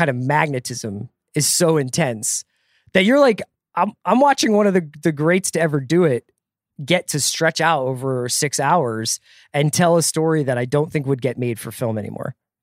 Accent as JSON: {"language": "English", "town": "Philadelphia", "region": "Pennsylvania", "country": "United States", "tie": "born or raised there", "said": "I spent more time in New Jersey than other parts of Pennsylvania as a kid growing up in Philadelphia."}